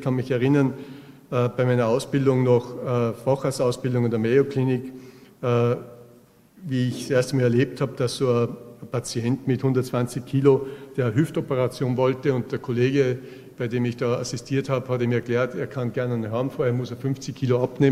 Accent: Salzburg, Austria; Ich komme aus Salzburg

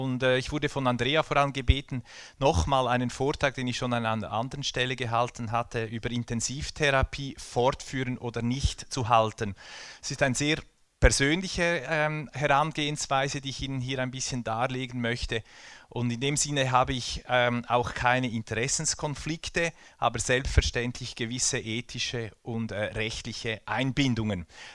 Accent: Switzerland; Natürlich, ich komme aus der Schweiz und ich halte mich an die schweizerische Gesetzgebung.

